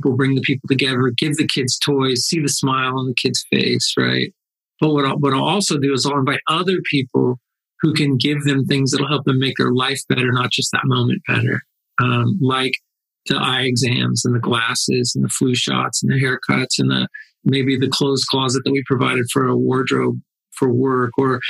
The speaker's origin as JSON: {"language": "English", "town": "Los Angeles", "region": "California", "country": "United States", "tie": "born or raised there", "said": "And I think in growing up in Los Angeles and working in Hollywood, it's not uncommon"}